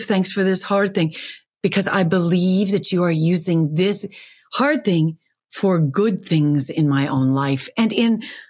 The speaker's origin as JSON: {"language": "English", "country": "Canada", "said": "I'm a Canadian author married to a farmer."}